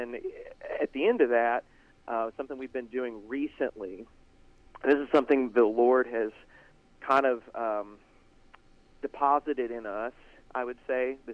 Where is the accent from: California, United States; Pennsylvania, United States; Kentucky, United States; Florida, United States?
Kentucky, United States; originally from Breckenridge County, believe it or not.